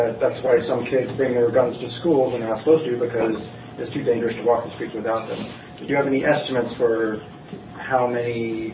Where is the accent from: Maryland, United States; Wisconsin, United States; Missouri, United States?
Maryland, United States; Baltimore; Hi, I'm from Baltimore City, and very much the belly of the beast.